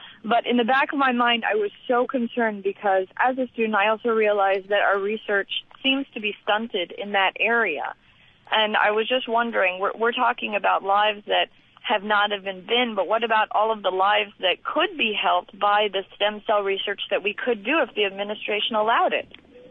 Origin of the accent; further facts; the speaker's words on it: United States; That's actually why I, as an American, go to the voting polls